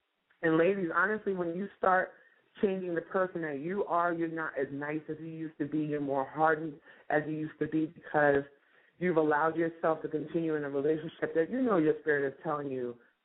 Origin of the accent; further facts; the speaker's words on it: Montclair, New Jersey, United States; Small town growing up in Montclair, New Jersey, and I can shout it out. I'm definitely not ashamed of that.